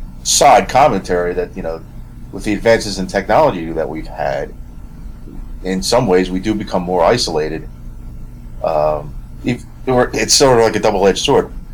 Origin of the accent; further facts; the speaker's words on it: Philadelphia, Pennsylvania, United States; I grew up in Philadelphia, and some of the old, not necessarily the row homes, but, you know, the older neighborhoods had some magnificent townhomes